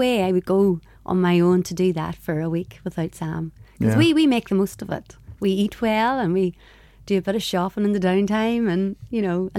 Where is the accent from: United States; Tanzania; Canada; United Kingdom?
United Kingdom; Dungiven, Northern Ireland; I'm from Dungiven, and like lots of the boys and girls that I grew up with there at school